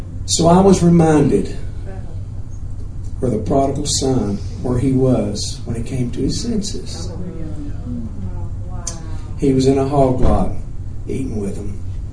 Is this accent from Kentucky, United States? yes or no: yes; Kentucky, United States; But I grew up in Kentucky. I'm not ashamed of that. That's a godly place. Eastern Kentucky.